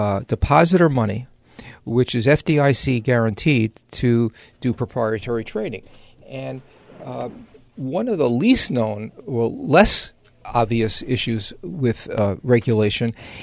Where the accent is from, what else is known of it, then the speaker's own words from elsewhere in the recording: New York, United States; accent: New York; The only reason I haven't gone back is I'm afraid to get my New York accent back.